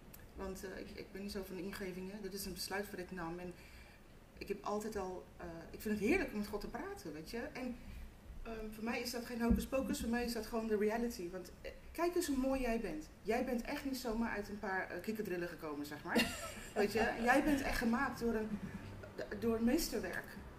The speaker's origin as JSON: {"language": "Dutch", "country": "South Africa", "said": "ik kom uit Zuid-Afrika. Ik ben Zuid-Afrikaans van origine. En ik kende alleen maar apartheid."}